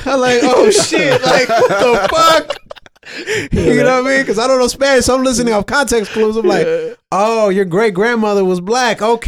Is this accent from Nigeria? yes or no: no; Eritrea; now in United States; Because I'm Eritrean, but I'm American. If I go back home, yeah.